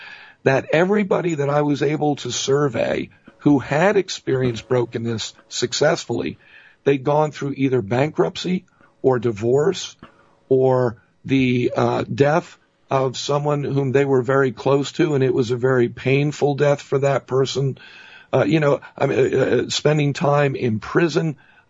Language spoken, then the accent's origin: English; New York City, New York, United States; born there; You know, I was born in New York City. We have an expression there.